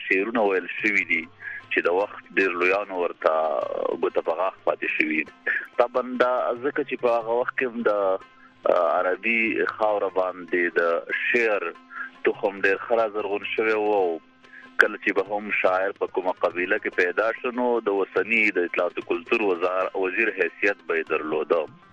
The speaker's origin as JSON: {"language": "Pashto", "region": "Kunar", "country": "Afghanistan", "said": "زه خپله د کونړ ولایت یم"}